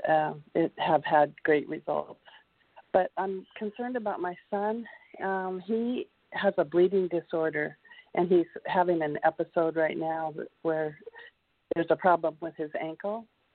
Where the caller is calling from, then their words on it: Washington, United States; I am calling from Washington State.